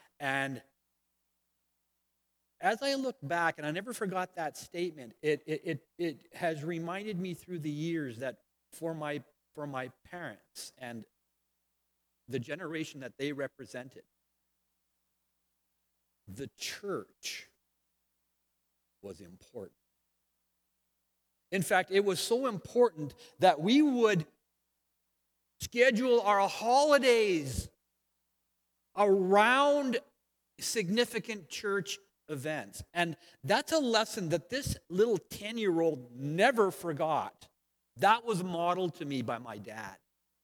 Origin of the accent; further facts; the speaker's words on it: Langley, British Columbia, Canada; Probably the coldest winter I've ever experienced here in the lower mainland of British Columbia. I grew up in Langley.